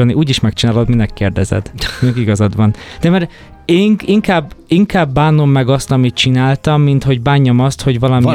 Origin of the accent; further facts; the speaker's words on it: Hungary; Magyarországról jöttem